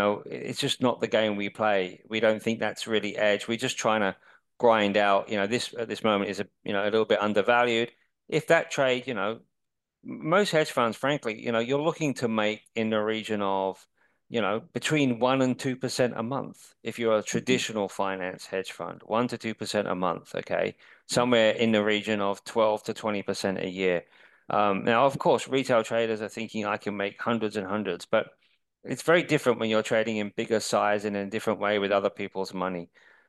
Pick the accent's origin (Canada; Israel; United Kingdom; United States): United Kingdom; London; This was in the city of London, by the way. I'm from London originally.